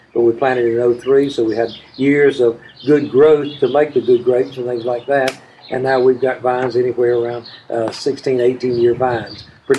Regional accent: Gastonia, North Carolina, United States; I'm the worker here at the farm. She's the boss already, or has been. But in turn, I grew up in Gastonia.

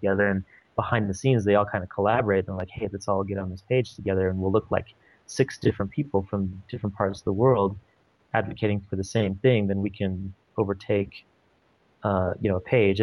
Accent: Utah, United States; where are you from? I'm like, oh, I'm from Utah. And where'd you go to school? I went to BYU.

